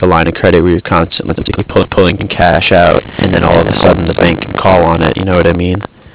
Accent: Cardiff, Wales, United Kingdom; I'm from Cardiff.

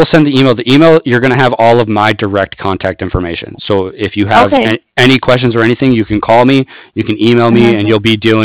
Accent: San Francisco, California, United States; now in San Diego, United States; I'm from San Francisco. I lived for a short while in Union City and Fremont, and then back in San Francisco before coming here to San Diego.

